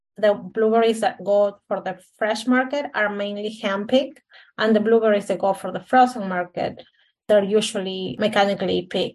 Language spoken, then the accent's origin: English; Peru; So first of all, I'm originally from Peru, and that's where I did my bachelor's degree.